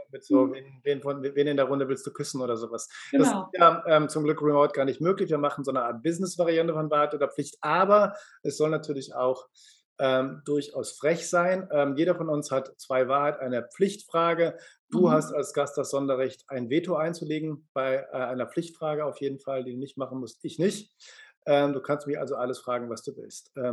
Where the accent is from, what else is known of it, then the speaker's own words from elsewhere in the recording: Cologne, North Rhine-Westphalia, Germany; ich bin Kölner, ich muss genetisch reden.